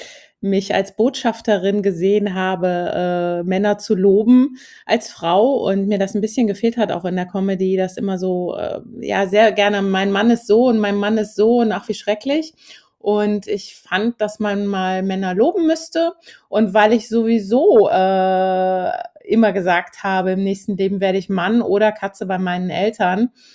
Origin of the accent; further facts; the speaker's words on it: Hümme, Hesse, Germany; Ich bin ja in den Kasseler Bergen in Hümme aufgewachsen, auf dem Bauernhof, sehr weit ab auch vom Dorf.